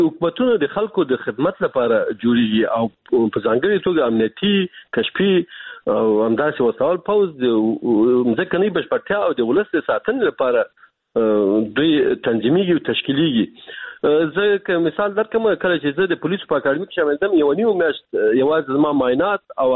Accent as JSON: {"language": "Pashto", "country": "Afghanistan", "said": "موږ د بغلان یو"}